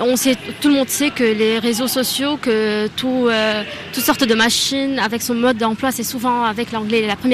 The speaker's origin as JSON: {"language": "French", "country": "Lebanon", "second_language": "French", "said": "parce que je suis libanaise"}